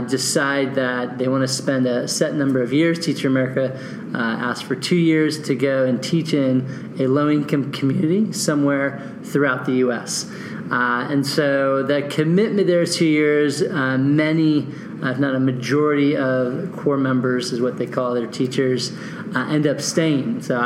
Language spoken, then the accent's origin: English; Arizona, United States; So I grew up in Arizona, one of the few natives here in this state.